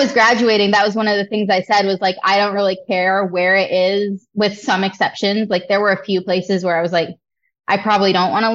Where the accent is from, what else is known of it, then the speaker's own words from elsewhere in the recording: Michigan, United States; also born or lived in New Hampshire / Utah; So I was born in New Hampshire. I lived in Utah for a while as a kid. I moved to Michigan when I was in middle school, and I graduated from high school in Michigan.